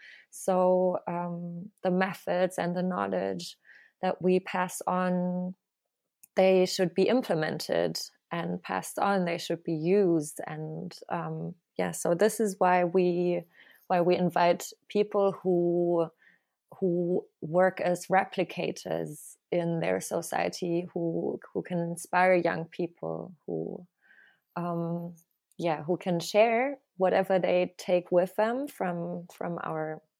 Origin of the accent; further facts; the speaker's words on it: Plauen, Saxony, Germany; Yes. So I am from Plauen. This is the town where I was born in and grew up in. And it's a smaller town in East Germany in Saxony.